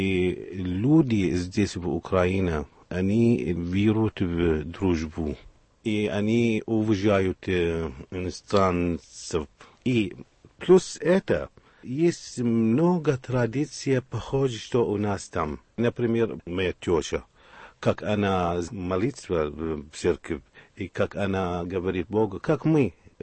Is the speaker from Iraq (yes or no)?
yes; Baghdad, Baghdad Governorate, Iraq; now in Kyiv, Ukraine; Я из Ирака, из Багдада.